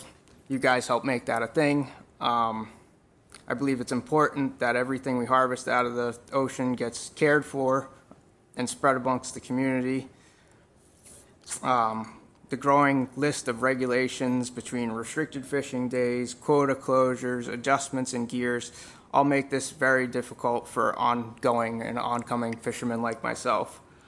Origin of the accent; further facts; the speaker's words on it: Hampton, New Hampshire, United States; I grew up in Hampton, New Hampshire, around the area. I fish out of Hampton, and I got a little story for you today.